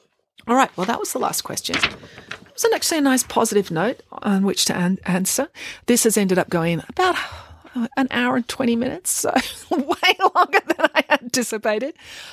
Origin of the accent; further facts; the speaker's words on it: Dursley, South West England, United Kingdom; to get married in Dursley, my hometown, in England, because I wasn't a full-time resident there.